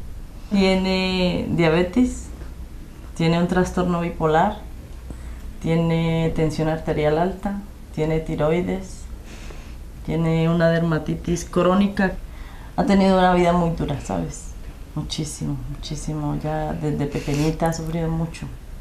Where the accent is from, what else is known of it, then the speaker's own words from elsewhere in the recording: Cali, Valle del Cauca, Colombia; moved away; Somos de Colombia, de Cali, Colombia. Llevo 15 años, mi madre lleva 11 años viviendo aquí. La situación en Colombia estaba muy crítica, no había trabajo, mal, mucha inseguridad.